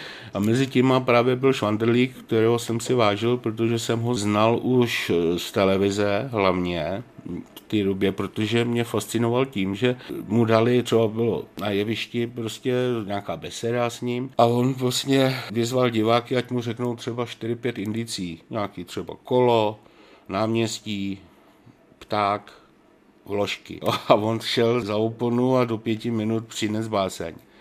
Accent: Smržovka, Liberec Region, Czechia; jsem ze Smržovky.

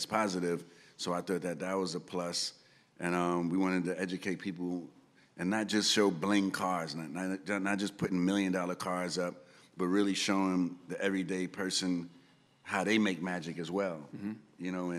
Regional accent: Bronx, New York, United States; growing up in the Bronx, looking at cars passing in the hood that I couldn't afford

